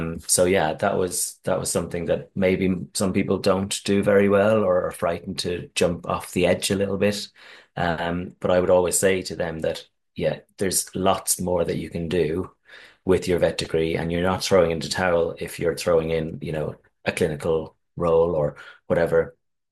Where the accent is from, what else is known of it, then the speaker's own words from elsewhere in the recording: Ireland; Ireland in an all boys school, and that wasn't an easy environment to grow up in.